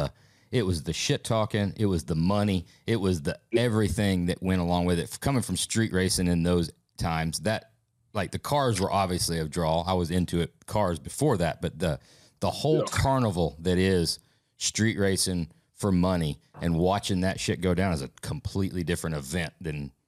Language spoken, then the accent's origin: English; Atlanta, Georgia, United States; also born or lived in Birmingham, Alabama; I'm from the South, right? I grew up in Atlanta in the 90s, early 2000s, and then Birmingham as well, right?